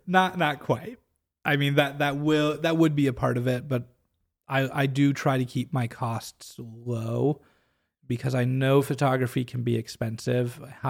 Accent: Portland, Oregon, United States; I grew up in the Portland area, so I have a lot more word of mouth and connection out in that area.

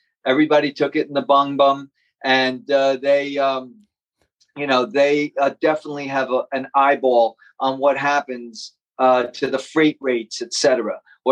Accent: New York, United States; I'm a New Yorker, born and bred.

